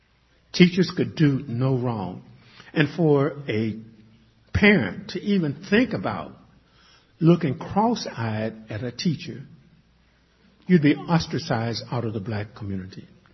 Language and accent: English; Caruthersville, Missouri, United States; I told him I was from Caruthersville